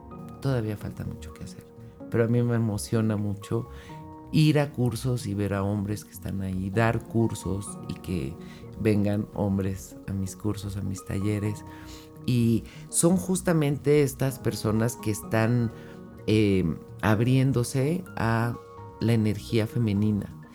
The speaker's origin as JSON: {"language": "Spanish", "country": "Mexico", "said": "yo que soy de México, vengo de una idea donde era siéntate que te sirva tu hermana"}